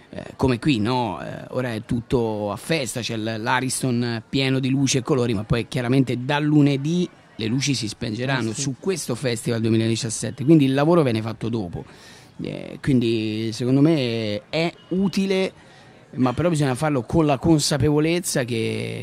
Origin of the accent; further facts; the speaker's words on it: Tuscany, Italy; Io tra l'altro seguo Carlo da toscano